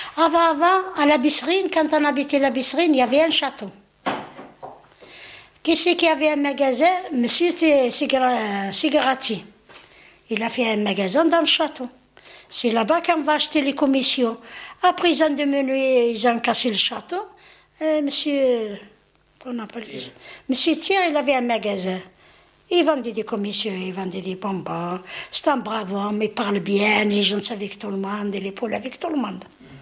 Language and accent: French; Algeria; now in France; Ici, je me sens français. Et quand je vais algérienne, je suis algérienne là-bas. Même ils me disent l'immigré, mais je suis algérienne quand même.